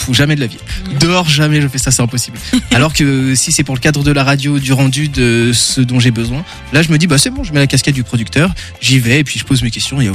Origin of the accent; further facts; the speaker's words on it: Angers, Pays de la Loire, France; J'ai grandi à Angers.